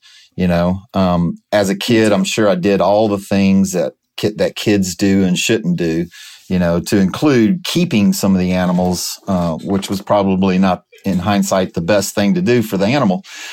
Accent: DeVille, Louisiana, United States; also born or lived in Texas City, United States; I was born further south in Texas City in Texas, but I was pretty much raised in the swamps of Louisiana. My dad moved us to DeVille, Louisiana back in 1972.

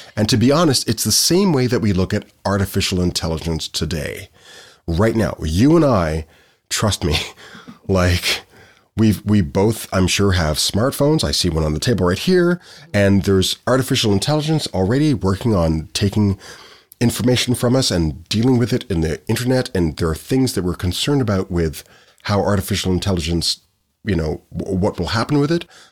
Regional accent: Ottawa, Ontario, Canada; also born or lived in Nepean; a young African-Canadian kid growing up in Ontario, because I'm born and raised in Ottawa, even though my parents are from Jamaica.

